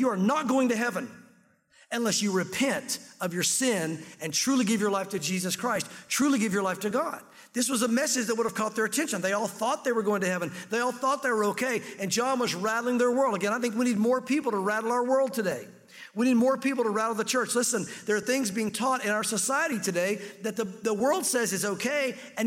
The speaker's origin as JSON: {"language": "English", "region": "the South", "country": "United States", "said": "Listen, I'm a good Southern boy, and you probably wouldn't know that. You probably think I'm not from the South, but I am."}